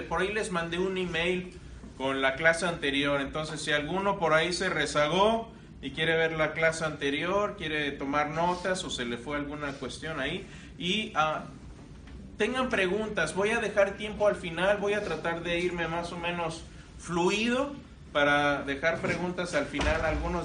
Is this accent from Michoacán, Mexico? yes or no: no; Querétaro, Mexico; Ahí en donde yo crecí, en Querétaro, hay un lugar que se llama Tequisquiapan.